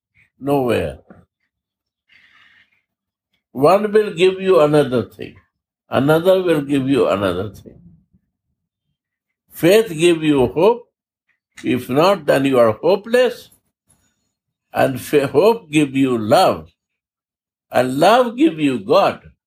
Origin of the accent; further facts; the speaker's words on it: India; I'm Indian, but I don't believe that.